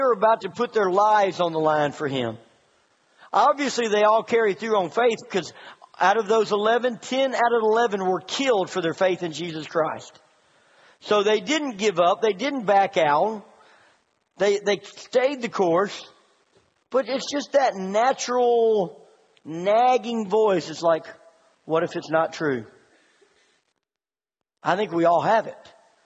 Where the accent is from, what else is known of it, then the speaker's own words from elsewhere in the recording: United States; I'm an American patriot, okay? I love our country.